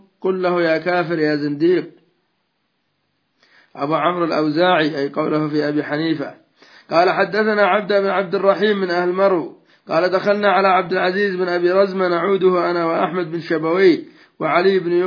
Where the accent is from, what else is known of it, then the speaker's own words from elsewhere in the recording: Yemen; وهكذا عندنا في اليمن حصل من الشر ما الله به عليم